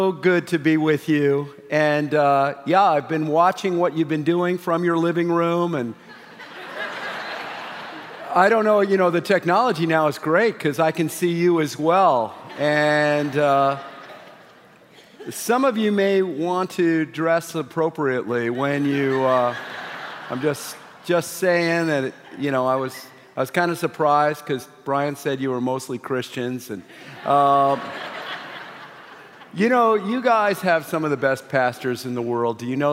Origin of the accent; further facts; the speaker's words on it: Ohio, United States; I've got to do something because I am from the Buckeye State, okay?